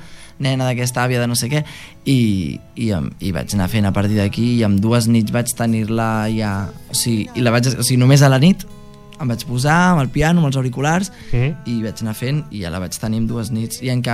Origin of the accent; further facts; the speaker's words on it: Sabadell, Catalonia, Spain; Jo soc de Sabadell.